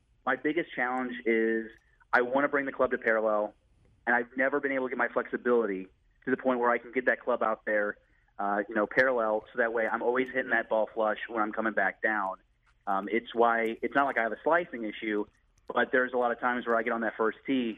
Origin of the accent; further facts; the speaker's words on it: St. Louis, Missouri, United States; I played high school. I grew up born and raised in St. Louis. I played at Chaminade.